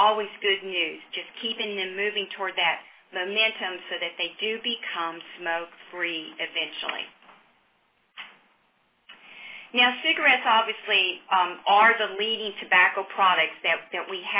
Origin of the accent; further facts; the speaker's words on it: Augusta, Georgia, United States; we're seeing more and more hookah bars in my hometown of Augusta, Georgia.